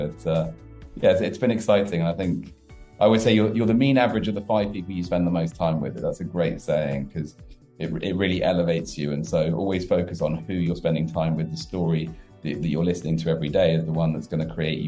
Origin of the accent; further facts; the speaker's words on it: South West England, United Kingdom; I grew up in the West Country in England. For me, that was a fun life in the countryside